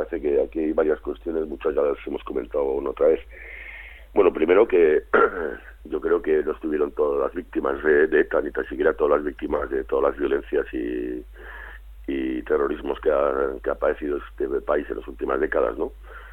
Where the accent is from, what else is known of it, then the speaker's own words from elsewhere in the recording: Navarre, Spain; a mí lo que me afecta además como ciudadano navarro